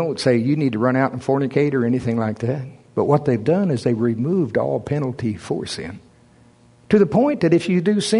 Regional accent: Oklahoma, United States; I'm from Oklahoma.

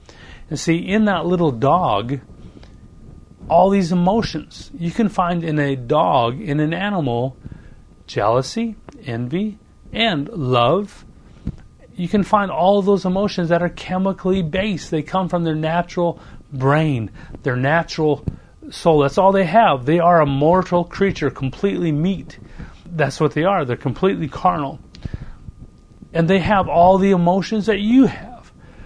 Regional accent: Canada; Well, growing up in Canada in the Rocky Mountains

